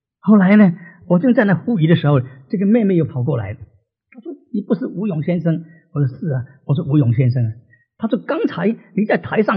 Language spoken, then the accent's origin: Chinese; Singapore; 因为我是新加坡人，新加坡的报纸对我有一点的这个感情